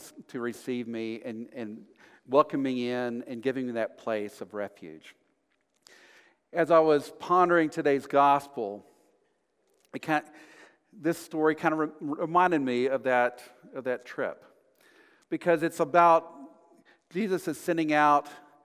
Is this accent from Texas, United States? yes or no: yes; Texas, United States; because I was the relative from Texas, you know.